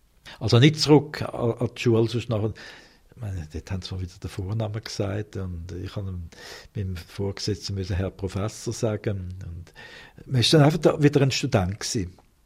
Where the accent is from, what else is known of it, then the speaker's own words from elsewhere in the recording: Winterthur, Zurich, Switzerland; also born or lived in United States; Aber im Innersten sind wir halt eben doch Schweizer und ich vor allem in Winterthur.